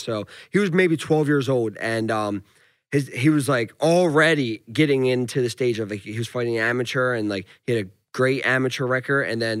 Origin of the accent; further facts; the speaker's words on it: United States; But I'm American. I'm American.